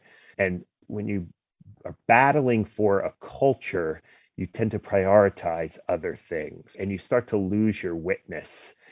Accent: New Jersey, United States; Where I grew up in New Jersey, a very secular place.

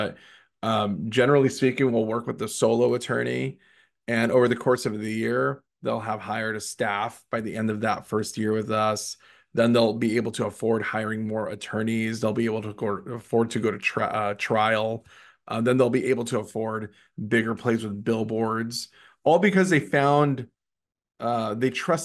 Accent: Ecuador; So you know, we'll roll with it, even though I'm from Ecuador.

